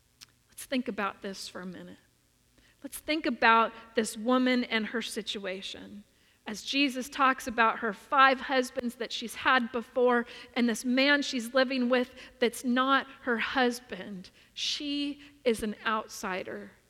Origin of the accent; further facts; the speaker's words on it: California, United States; I'm always labeled as the Californian. Well, you're from California